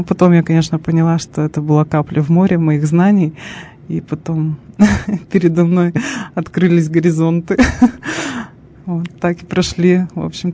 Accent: Karpinsk, Sverdlovsk Oblast, Russia; уехала в Екатеринбург, поступила в университет, на модельера-дизайнера, вот, а потом уехала в Карпинск, обратно в родной город.

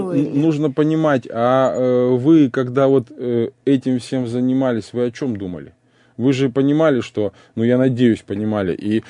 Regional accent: Kazakhstan; now in Russia; я, например, приехал из Казахстана, да, в Российскую Федерацию, здесь сейчас живу

